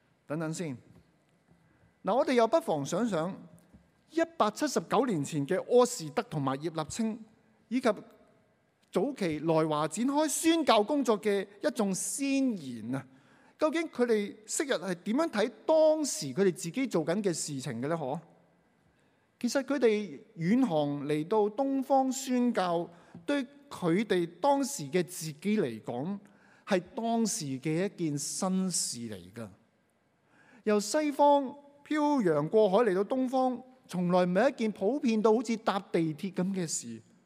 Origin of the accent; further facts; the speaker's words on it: Tai Po, New Territories, Hong Kong; 我嚟自大埔嘅，我嚟自禮賢會大埔堂，我喺大埔成長嘅。